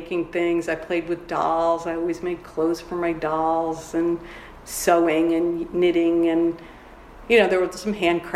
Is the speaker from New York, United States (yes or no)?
yes; Livingston, New York, United States; I grew up in Columbia County on a farm, a dairy farm.